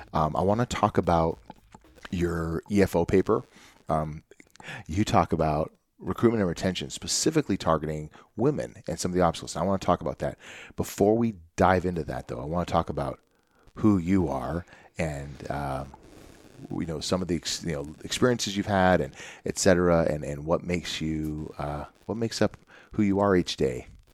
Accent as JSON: {"language": "English", "town": "Vancouver", "region": "British Columbia", "country": "Canada", "tie": "born or raised there", "also_born_or_lived": "Burnaby", "said": "I came from BC. I grew up in BC, in Vancouver, or Burnaby."}